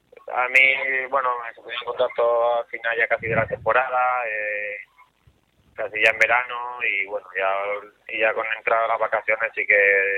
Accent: Córdoba, Andalusia, Spain; aunque yo soy de Córdoba y vengo a Córdoba, mi vida la tenía en Elche

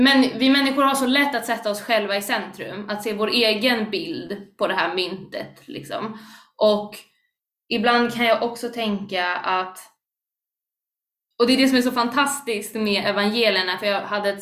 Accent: Stockholm, Stockholm County, Sweden; Jag är inte bara kristen utan jag är stockholmare. Jag är inte bara kristen utan jag är musiker.

